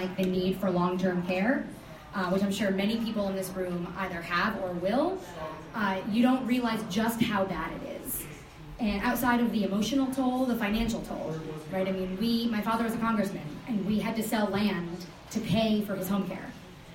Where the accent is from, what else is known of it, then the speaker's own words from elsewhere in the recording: Saugerties, New York, United States; I'm born and raised in Saugerties, New York. I went to Saugerties High School, public school, and then on to the ILR school at Cornell